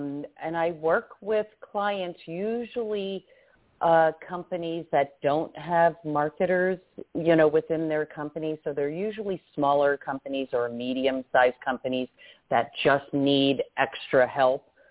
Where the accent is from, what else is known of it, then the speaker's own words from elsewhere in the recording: New Jersey, United States; also born or lived in New York City; now in Arizona, United States; I was born in New York City, in Greenwich Village. I grew up in New Jersey and West Milford and Ringwood, New Jersey, two very small towns.